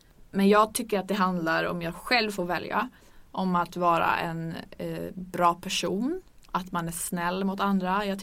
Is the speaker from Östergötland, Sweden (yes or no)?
no; Örnsköldsvik, Västernorrland County, Sweden; Jag kom från Örnsköldsvik.